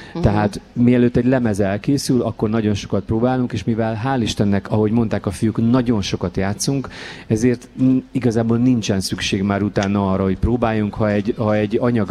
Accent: Hungary; ez nagyon hiteles megint csak, hiszen magyarok vagyunk, és ő meg nagyon-nagyon fontos magyar zeneszerző

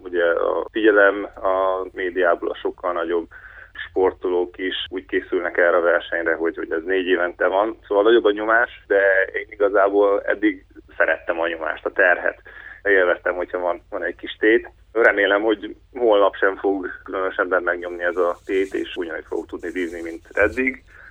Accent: Satu Mare County, Romania; moved away as an adult; now in Hungary; Persze, hát ugye én 26 éves koromban költöztem Magyarországra, hogy tudja kerekesszékben vívni. Régebben évként vívtam román színekben, és hát nem volt kerekesszékes vívás Romániában

